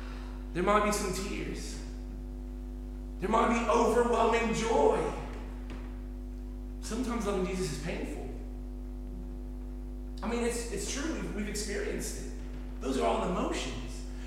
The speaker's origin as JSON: {"language": "English", "town": "Cambridge", "region": "East of England", "country": "United Kingdom", "tie": "born there", "said": "I am British. I'm going to start by saying I am Cambridge born, so I hold the British passport. I didn't grow up here, as you can probably imagine."}